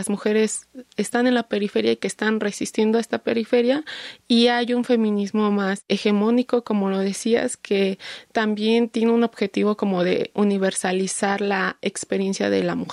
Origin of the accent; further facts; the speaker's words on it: Ecatepec, State of Mexico, Mexico; now in Atizapán de Zaragoza, Mexico; yo nací y crecí en Ecatepec precisamente y ahorita vivo en Atizapán de Zaragoza, ¿no?